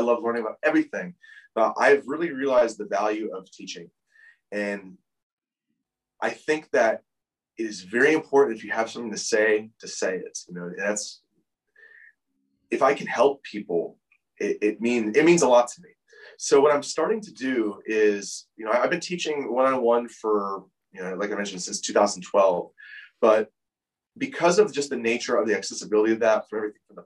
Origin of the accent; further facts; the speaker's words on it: United States; Now, as an American, I did not know this.